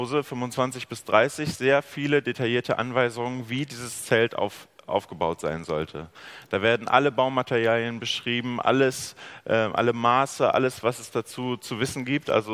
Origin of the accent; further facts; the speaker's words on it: Braunschweig, Lower Saxony, Germany; Ich bin 23 Jahre alt und studiere eben Theologie. Und ich komme aus Braunschweig.